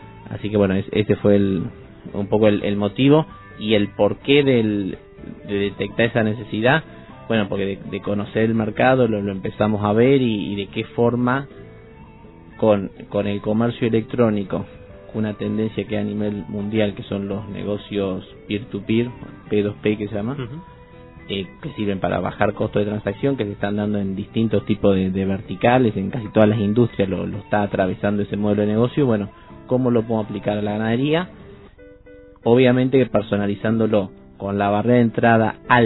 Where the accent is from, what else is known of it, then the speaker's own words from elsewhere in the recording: La Pampa, Argentina; los dos venimos de La Pampa. Somos una provincia netamente ganadera.